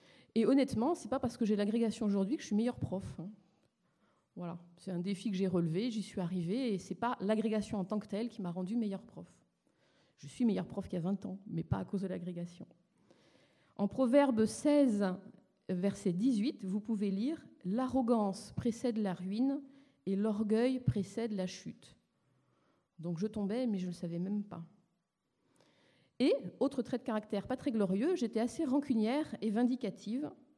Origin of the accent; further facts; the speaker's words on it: Nantes, Pays de la Loire, France; j'ai grandi à Nantes. Je suis attachée encore à cette ville quand j'entends parler des Canaries, mais bon, ça fait si longtemps que je l'ai quittée.